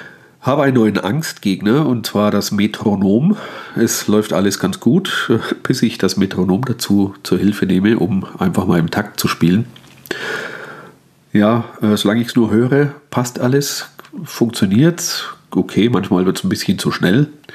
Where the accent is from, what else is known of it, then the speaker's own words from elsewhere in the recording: Bavaria, Germany; Ich stamme ursprünglich aus Mittelfranken, bin, wie das so ist, der Liebe wegen nach Unterfranken verschleppt worden. Ja, aufgrund meiner mittelfränkischen Herkunft liegt es wohl, dass ich so gänzlich dialektfrei spreche.